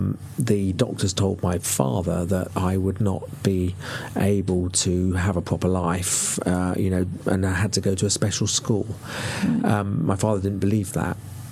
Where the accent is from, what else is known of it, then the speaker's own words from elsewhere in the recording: London, United Kingdom; I was brought up in North London.